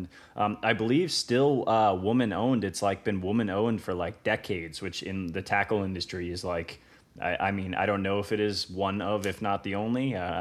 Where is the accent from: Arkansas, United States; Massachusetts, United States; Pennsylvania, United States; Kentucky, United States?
Massachusetts, United States; Centerville; So Paul, I grew up on Cape Cod. I grew up in Centerville in the 90s, and I used to wait for my dad to get home from working at the grocery store every day